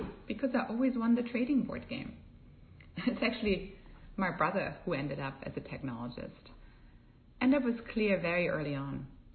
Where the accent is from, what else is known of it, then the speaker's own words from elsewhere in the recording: Germany; I grew up in Germany, and every year there would be a board game that critics would vote as the game of the year.